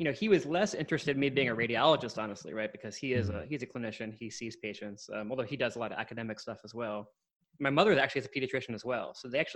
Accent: Dallas, Texas, United States; also born or lived in Bronx, New York; So I was born in New York, and I kind of grew up in the Bronx for the first, 8 years of my life. Then we moved to Dallas with my family.

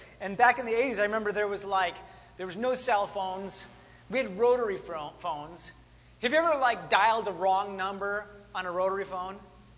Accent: Wisconsin, United States; I grew up in Wisconsin, but I've lived everywhere else.

